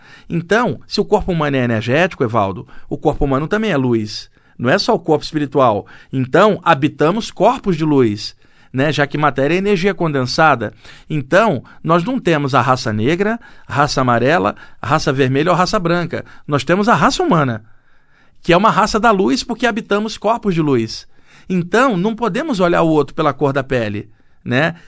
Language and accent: Portuguese; Duque de Caxias, Rio de Janeiro, Brazil; now in São Paulo, Brazil; eu morava no bairro das Laranjeiras, perto do campo do Fluminense. Meu pai perdeu o emprego, teve que mudar para a Baixada Fluminense, ali onde eu cresci, em Duque de Caxias. Então, o bairro onde a gente morava tinha muito imigrante nordestino.